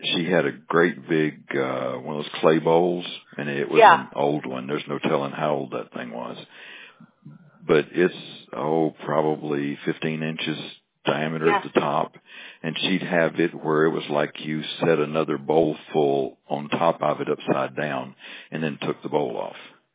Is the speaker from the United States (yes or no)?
yes; Florida, United States; I grew up in Florida, and brother and I put probably 85% of the meat we ate on the table, either hunting or fishing.